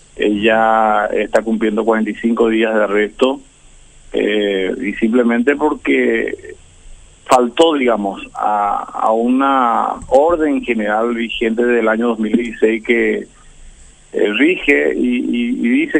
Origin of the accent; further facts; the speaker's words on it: Paraguay; somos paraguayos antes que nada